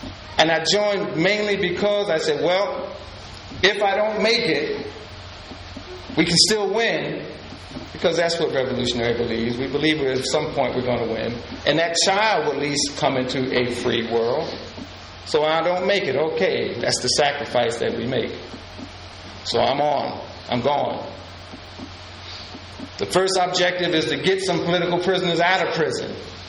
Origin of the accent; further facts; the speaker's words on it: Plainfield, New Jersey, United States; My hometown, Plainfield, New Jersey, was like 45,000 people, just very racially divided.